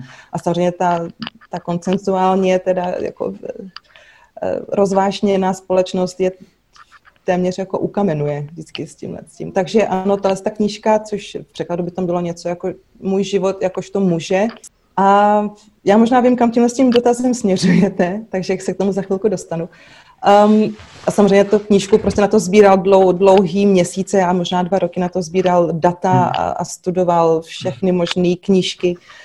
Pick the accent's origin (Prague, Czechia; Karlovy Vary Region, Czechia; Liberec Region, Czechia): Prague, Czechia; jsem prostě rodilej Pražák